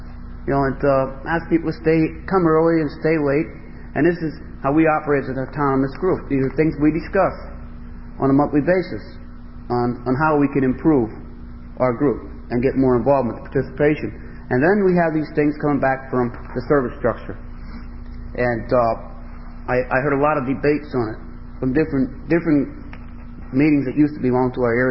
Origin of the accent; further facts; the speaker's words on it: Allentown, Pennsylvania, United States; And I'm from Allentown. And, we had a lot of problems at one time with this tradition where I come from.